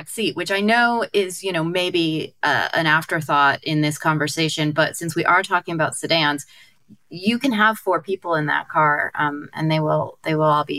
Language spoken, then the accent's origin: English; California, United States; And I'm from California. I don't understand rain.